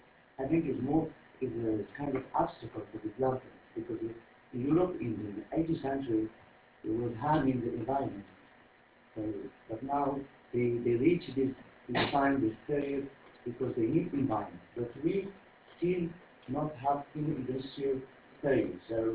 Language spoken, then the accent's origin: English; Morocco; I'm from Morocco.